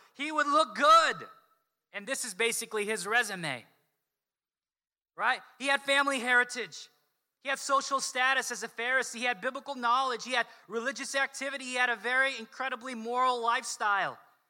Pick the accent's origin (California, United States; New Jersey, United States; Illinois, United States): New Jersey, United States; Toms River; I tell people I'm from Toms River, nobody knows where that is.